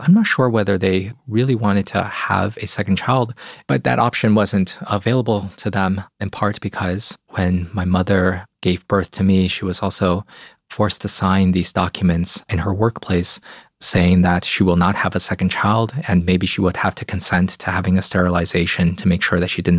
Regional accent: Yunnan, China; I grew up in China's periphery. I did not grow up in its imperial core of Beijing or these rich coastal cities like Shanghai or Shenzhen.

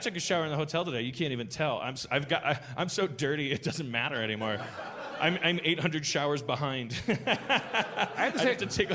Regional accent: Milwaukee, Wisconsin, United States; I'm from Milwaukee, Wisconsin

